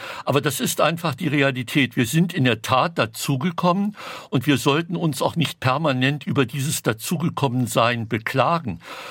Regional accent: East Germany, Germany; Ostdeutsch bedeutet, ich komme aus der DDR-Geschichte heraus und bin heute, 35 Jahre danach, Teil der Bundesrepublik

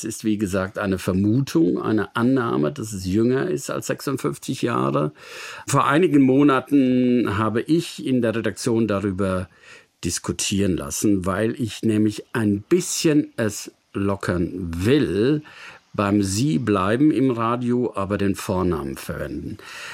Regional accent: North Rhine-Westphalia, Germany; Ja, ich komme aus dem Ruhrgebiet

